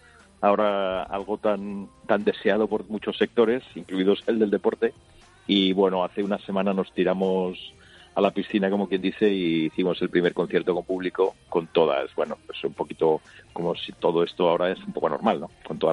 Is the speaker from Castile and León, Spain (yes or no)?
no; Madrid, Community of Madrid, Spain; Madrid es mi ciudad